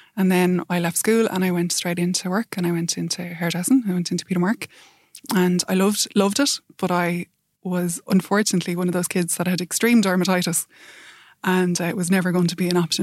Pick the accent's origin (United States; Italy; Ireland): Ireland; Castlerea, Connacht; I grew up in Castlereagh in Roscommon. So it was, at that time, I think when we moved there was something like 27 pubs in the area, which in a small town.